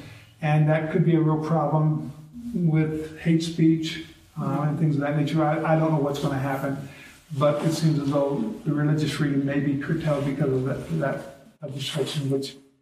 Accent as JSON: {"language": "English", "town": "Seville", "region": "Ohio", "country": "United States", "tie": "born or raised there", "lives_now": "Australia", "said": "You know, I'm an Ohio boy. I grew up in Seville, you know, about 30 minutes away."}